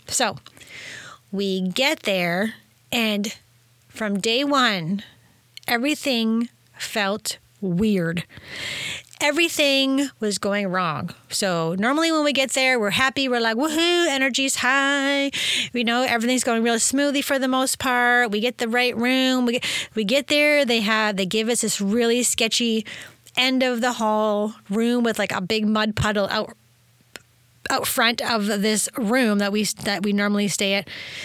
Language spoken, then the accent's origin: English; Canada; I'm from Canada.